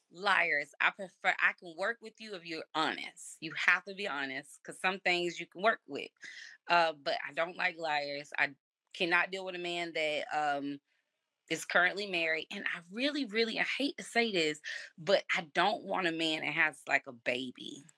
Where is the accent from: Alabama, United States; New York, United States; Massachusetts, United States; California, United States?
Alabama, United States; I'm from Alabama. I believe in family first.